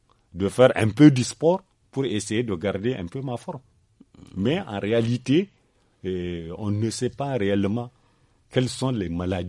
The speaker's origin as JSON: {"language": "French", "region": "Niamey", "country": "Niger", "tie": "born or raised there", "said": "Bon, je suis de Niamey. Je suis né, j'ai grandi à Niamey."}